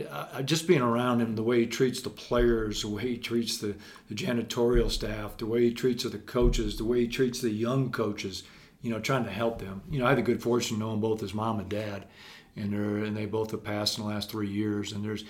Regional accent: Nebraska, United States; I'm from Nebraska, so I've been in Colorado a bunch of times.

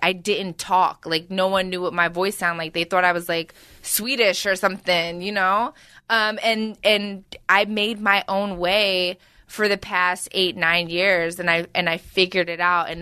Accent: Philadelphia, Pennsylvania, United States; I lived in a one-bedroom apartment with my mom. I grew up very poor in South Philly.

